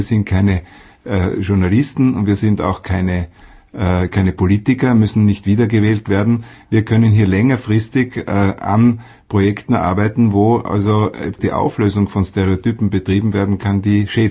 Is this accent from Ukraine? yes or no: no; Austria; Und wir natürlich können hier als Österreicher nicht nur in Prag arbeiten